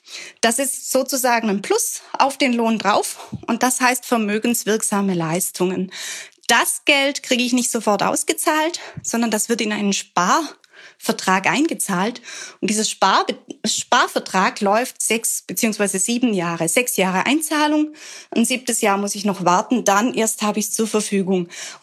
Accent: Baden-Württemberg, Germany; Ich bin ja als Schwäbin zur Sparsamkeit erzogen

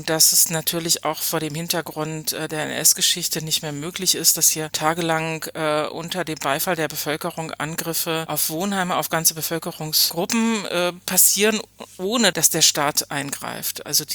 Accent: West Germany, Germany; Ja, ich habe damals in West-Berlin gewohnt. Ich bin im Westen auch groß geworden, kam dann zum Studieren nach West-Berlin.

